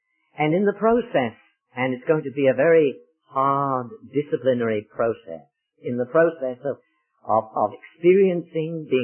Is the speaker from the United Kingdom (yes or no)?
yes; England, United Kingdom; accent: English; now in Canada; we come from Canada, just about 200 miles north of Toronto. And you can tell by my accent, or some people call it an accident, that I really come from the old country, from England.